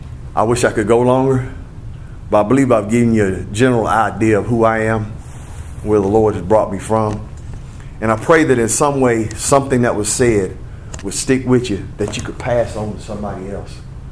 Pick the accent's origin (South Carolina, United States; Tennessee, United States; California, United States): South Carolina, United States; Seneca; We graduated high school together. We're from Seneca, South Carolina.